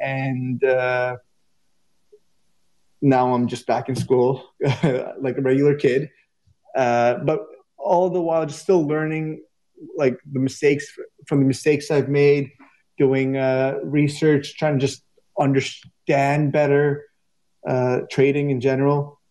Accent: Canada; And it was a lot of money because I'm Canadian, and when you do the conversion from USD to CAD, it's quite a chunk of change for a 15-year-old.

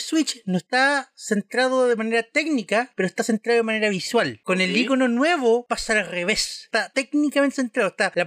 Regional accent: Chile; porque hola, somos de Chile, acá estamos todos chilenos

